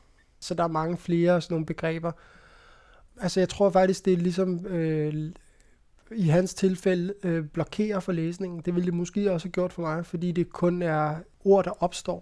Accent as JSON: {"language": "Danish", "town": "Copenhagen", "region": "Capital Region of Denmark", "country": "Denmark", "said": "Jeg kommer fra København."}